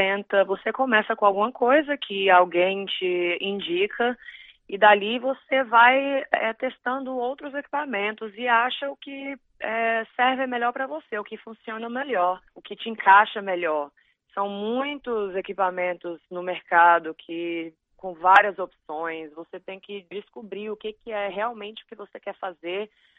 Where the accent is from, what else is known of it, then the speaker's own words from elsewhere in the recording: Brazil; eu sou brasileira e eu sou a única aqui fazendo esse estilo de música